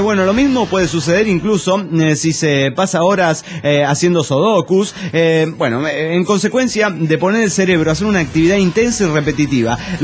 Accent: Madrid, Community of Madrid, Spain; de Madrid, España.

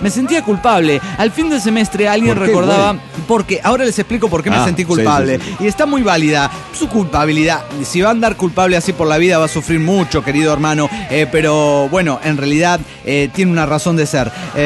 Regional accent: Mexico City, Mexico; del DF mexicano.

